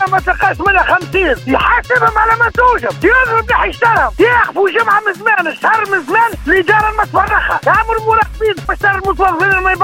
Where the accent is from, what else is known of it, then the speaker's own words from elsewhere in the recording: Tunisia; أنا تونسي، أب تونسي، أم تونسي، بكل تونسي نحب بلادي برشا.